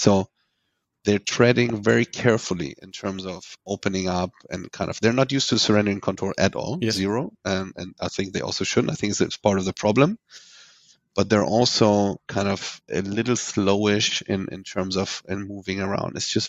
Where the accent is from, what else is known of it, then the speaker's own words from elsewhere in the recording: Iran; born there; English is a second language; moved away; So I was born in Iran, as you said, and it was 84. We fled back in the day, the Khomeini regime